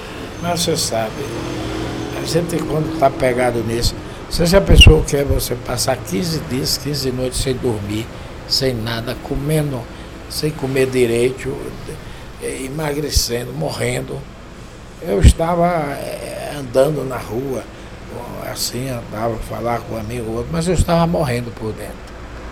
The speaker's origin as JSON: {"language": "Portuguese", "country": "Brazil", "said": "todo dia que o Vasco joga com o time do exterior, eu sou Vasco, porque eu sou brasileiro."}